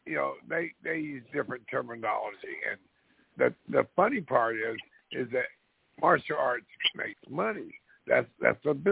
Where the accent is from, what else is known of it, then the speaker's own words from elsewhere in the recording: Hawaii, United States; people call me, a slant-eyed Japanese-looking guy, even though I'm Hawaiian, for God's sake.